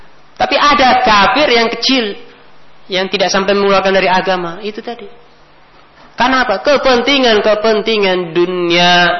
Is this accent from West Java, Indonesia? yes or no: no; Jakarta, Indonesia; saya ini besar dan lahir di Jakarta, tapi saya kalau pulang ke Jakarta, saya bagaikan orang asing.